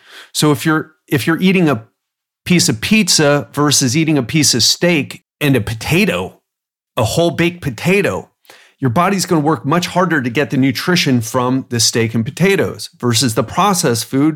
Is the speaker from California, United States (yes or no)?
no; Miami, Florida, United States; I mean, I'm from Miami. I've been around crackheads.